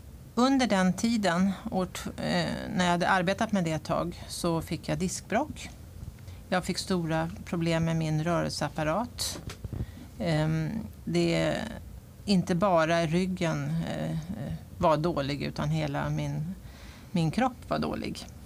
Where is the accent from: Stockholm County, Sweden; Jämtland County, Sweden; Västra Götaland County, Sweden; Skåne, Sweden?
Stockholm County, Sweden; Tyresö; born there; Ja, jag är ju född här i Tyresö på 50-talet.